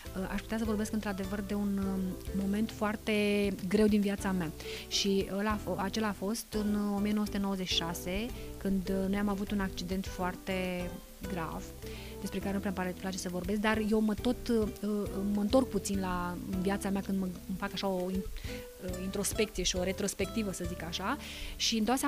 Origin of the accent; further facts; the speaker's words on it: Romania; cred că știm cu toții, sau măcar dacă nu știm, eu sunt convinsă că știm, ca români, așa, un loc de o încărcătură spirituală extraordinară și reprezentativ pentru țara noastră